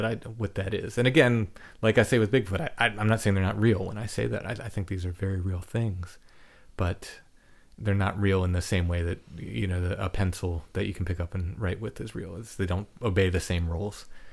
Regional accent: Maryland, United States; The farm I grew up on in Maryland, northern Maryland.

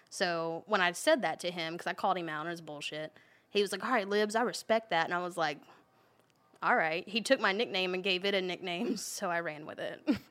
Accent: Gainesville, Florida, United States; I mean, I'm from Gainesville.

